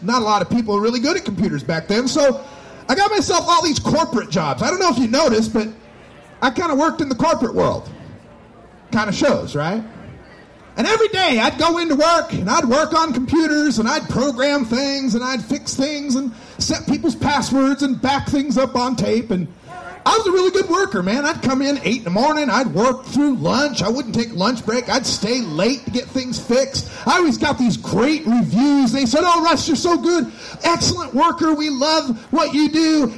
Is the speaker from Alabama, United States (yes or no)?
no; Nampa, Idaho, United States; born there; I was born in Nampa, Idaho, some 49 years ago, and change.